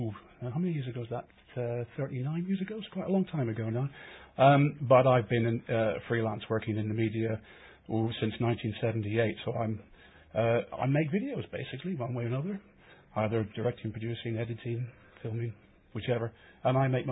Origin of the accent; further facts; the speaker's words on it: Belfast, Northern Ireland, United Kingdom; moved away; Well, I'm actually Irish. I come from Belfast, actually. But, funnily enough, most people automatically diagnose my accent as being West Country, which... until I moved here 10 years ago, 12 years ago